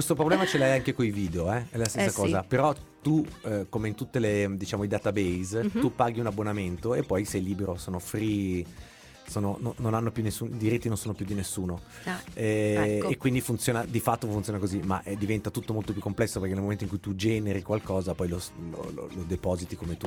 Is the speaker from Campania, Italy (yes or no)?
no; Milan, Lombardy, Italy; io sono nato e cresciuto a Milano, sono legato, sono affezionato, la mia vita passa attraverso Milano